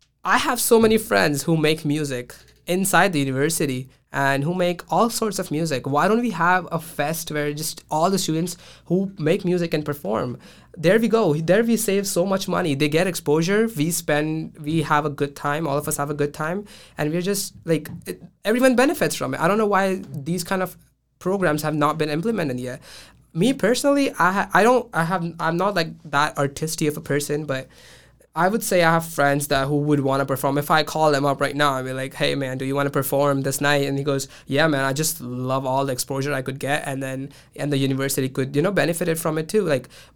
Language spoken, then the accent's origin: English; India; because I'm Indian and we have a lot of, like, festivals and stuff like that.